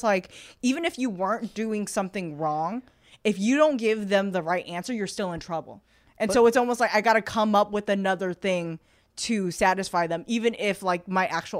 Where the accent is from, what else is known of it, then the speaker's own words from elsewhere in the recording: San Jose, California, United States; Oh, well, I grew up in San Jose, and I was a very sheltered child.